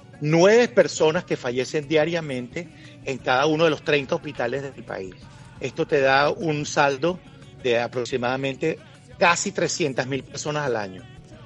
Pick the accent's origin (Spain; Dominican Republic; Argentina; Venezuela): Venezuela; no solamente como venezolano, sino desde el punto de vista jurídico, como abogado